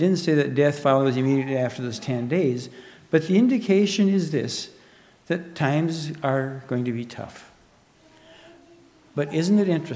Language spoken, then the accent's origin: English; United States; I'd like to be like the church of Smyrna almost, because I am American. I am a Mennonite who has worked hard